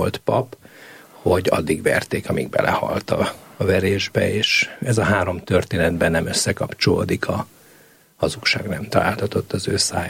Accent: Transylvania, Romania; hogy Erdélyben születtem, és ott nőttem fel.

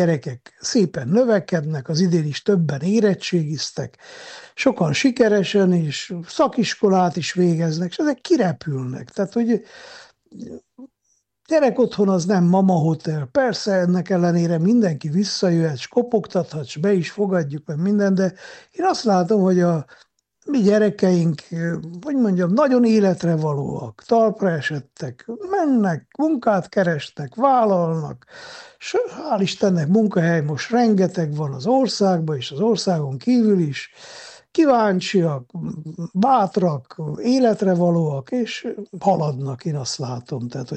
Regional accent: Miercurea Ciuc, Harghita, Romania; De én Csíkszeredában nőttem fel, úgyhogy örömmel megyek haza a szülőföldemre.

